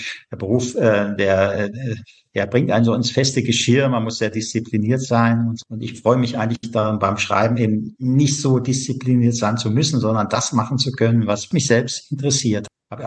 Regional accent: North Rhine-Westphalia, Germany; in meiner Heimat, dem Ruhrgebiet

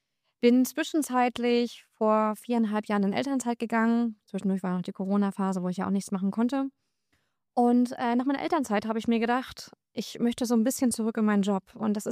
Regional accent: Brakel, North Rhine-Westphalia, Germany; ich bin jetzt 30 Jahre alt, komme aus Brakel

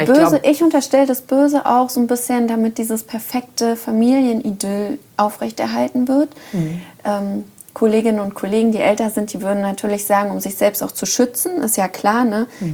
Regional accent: East Germany, Germany; Und ich komme ja aus dem Osten und da habe ich auch in System gelebt.

